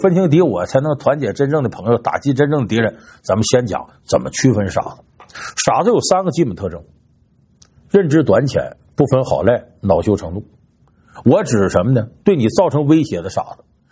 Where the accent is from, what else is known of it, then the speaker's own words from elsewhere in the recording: China; 这对于我们中国人来说呀，这很司空见惯的事儿。